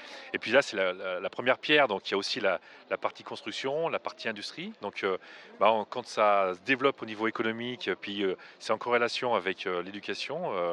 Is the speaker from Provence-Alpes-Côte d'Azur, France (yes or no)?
no; Lyon, Auvergne-Rhône-Alpes, France; Donc, je suis lyonnais de souche.